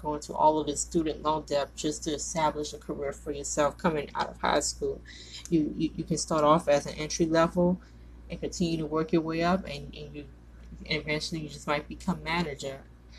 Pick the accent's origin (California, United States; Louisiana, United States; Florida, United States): Louisiana, United States; New Orleans; I know here in my hometown, I live in New Orleans